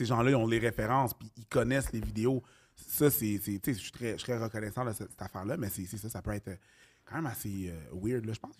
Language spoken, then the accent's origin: French; Montreal, Quebec, Canada; moi, je viens de Montréal, les alentours